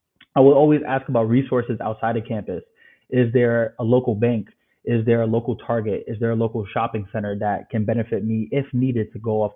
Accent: Bronx, New York, United States; I'm a proud grad, class of 2018, first gen student, single family home, like all of that stuff, born and raised in the Bronx.

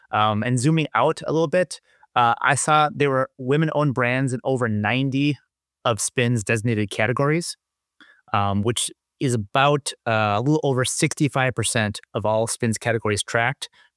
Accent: Colombia; Women-owned, Colombian-owned. You know, I have to give it a little shout-out for my home country, of course.

